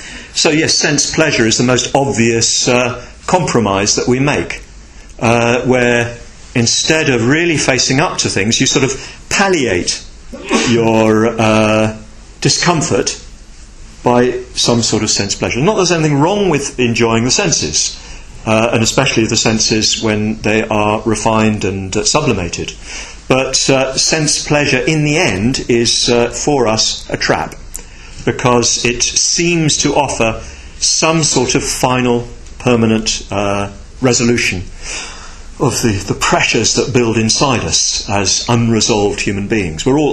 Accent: United Kingdom; I felt rather proud of being British.

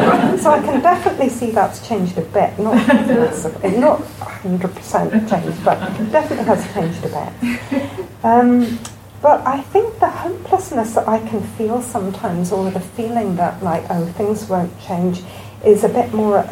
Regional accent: Northern Ireland, United Kingdom; There's something about growing up in Northern Ireland, thinking, you know, people know what side they're on and they're not going to change it just because I say something.

